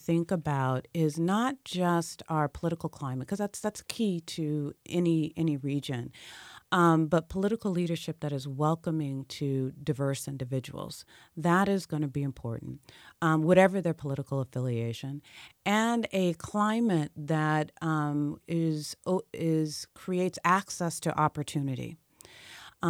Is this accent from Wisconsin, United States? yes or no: no; Atlanta, Georgia, United States; So I'm from Atlanta. You know, it's a big red state with a purple kind of city